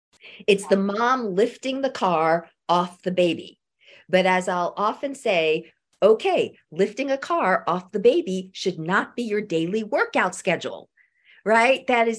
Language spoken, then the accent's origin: English; New York City, New York, United States; I remember I grew up in New York City and they used to brag they're the city that never sleeps.